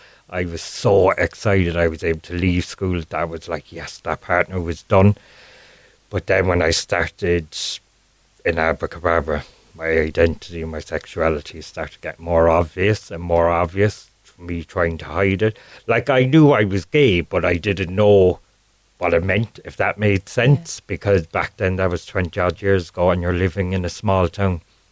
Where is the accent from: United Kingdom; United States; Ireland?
Ireland; Carrigaline, Munster; I grew up in Carrigaline. In County Cork. I've lived there all my life.